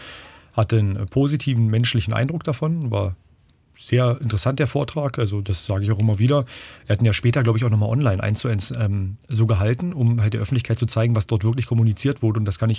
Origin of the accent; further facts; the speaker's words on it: Tangermünde, Saxony-Anhalt, Germany; dass es meiner Heimat besser geht. Also Tangermünde, die ganze Region, kommunalpolitisch wollte ich mich engagieren.